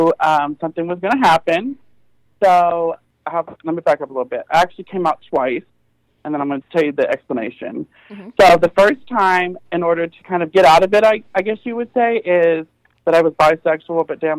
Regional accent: Dallas, Texas, United States; Because I grew up Southern Baptist in Dallas, in Texas.

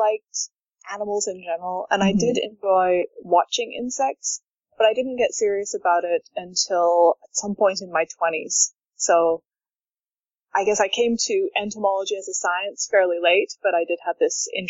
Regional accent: Ottawa, Ontario, Canada; moved away as an adult; now in Berlin, Germany; I am in Berlin, where I've been doing my master's degree, but I'm originally from Ottawa in Canada. I actually came to Berlin a while before I started studying, because when I finished high school in Canada

